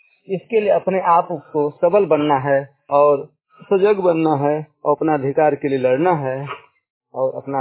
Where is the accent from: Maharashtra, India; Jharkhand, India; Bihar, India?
Bihar, India; Nawada; ग्राम काजी विघा, post परमा, जिला नवादा का निवासी हूँ।